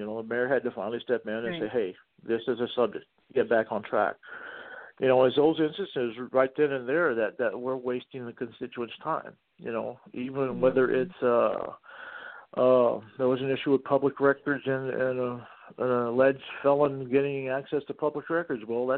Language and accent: English; Dallas, Texas, United States; I've ran uphill all my life as a kid, growing up in Dallas, first Hispanics on the block, in a white neighborhood, picked up two bullies.